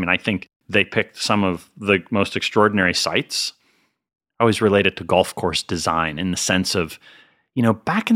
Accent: Northeast, United States; I mean, I grew up in the Northeast, so it's not super cold, but it's cold.

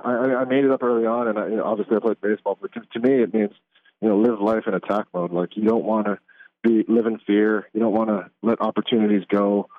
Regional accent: Hawaii, United States; because I'm originally from Hawaii

